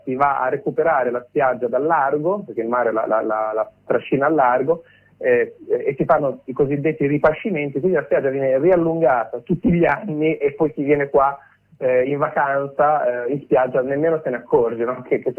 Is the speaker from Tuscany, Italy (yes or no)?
no; Cervia, Emilia-Romagna, Italy; born there; Io per esempio vivo a Cervia, cioè sono nato a Cervia, una località della Riviera Romagnola che conta poco meno di 30.000 abitanti, residenti, stanziali, che in estate invece ospita 300.000 persone